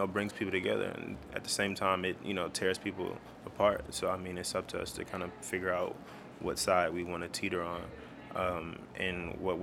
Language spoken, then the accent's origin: English; California, United States; as a person of color growing up in the Bay Area, in areas where it's predominantly only people of color